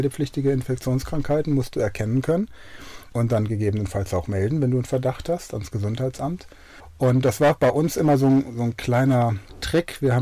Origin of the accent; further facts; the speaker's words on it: Wörth am Rhein, Rhineland-Palatinate, Germany; In Wörth am Rhein. Also ein kleiner Ort. Ne? Also hat alles, was man braucht. Ein super schönes Schwimmbad im Badepark kann ich an der Stelle nur empfehlen. Gute Infrastruktur. Da war ich auf dem Europagymnasium.